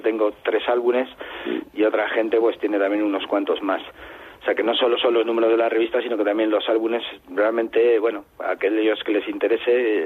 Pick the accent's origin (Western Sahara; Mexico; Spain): Spain; Madrid, Community of Madrid; now in Extremadura, Spain; yo, aunque vivo en Extremadura desde hace años, soy madrileño y tengo ahí bastante familia